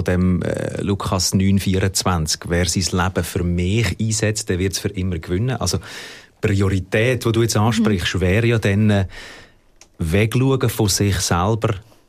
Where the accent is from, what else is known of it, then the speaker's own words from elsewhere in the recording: Switzerland; Wenn du an Gott glaubst, bei uns in der Schweiz, du kannst das ausüben in der Freiheit.